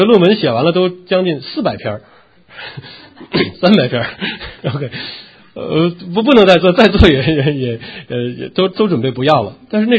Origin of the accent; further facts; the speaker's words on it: China; 因为我们在大陆长大的人都有